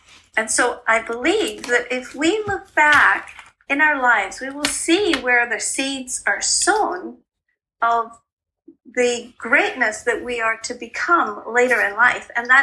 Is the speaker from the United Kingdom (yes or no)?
yes; Scotland, United Kingdom; born there; So I was born in Scotland